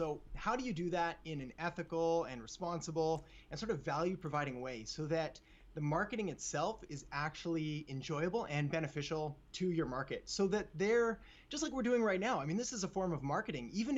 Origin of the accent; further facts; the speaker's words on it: Canada; Like everybody growing up in Canada plays street hockey.